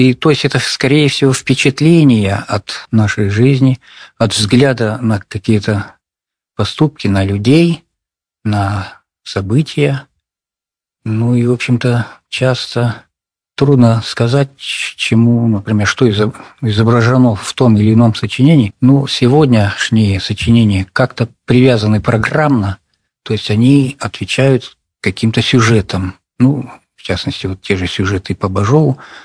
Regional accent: Aramil, Sverdlovsk Oblast, Russia; born there; я родился на Урале, почти что земляк Павла Петровича Бажова. Он родился в Сысерти, а я родился в Арамиле.

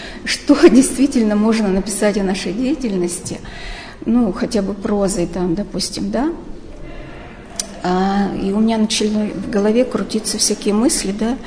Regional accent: Revda, Sverdlovsk Oblast, Russia; born there; Родилась я в городе Ревде, Свердловской области, в семье учителей. Папа у меня был математик, мама – учитель по труду. Вот, мы уехали из Ревды, где-то мне было в 10 лет.

